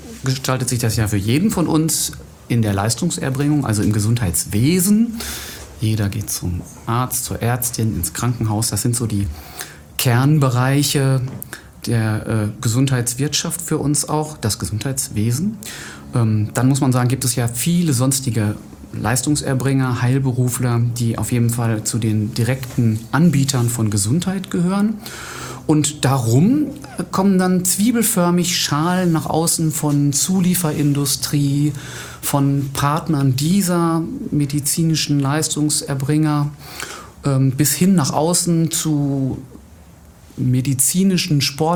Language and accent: German; Witten, North Rhine-Westphalia, Germany; now in Essen, Germany; Ich bin geboren in Wettern der Ruhr und habe da die Hälfte meines Lebens ungefähr gelebt.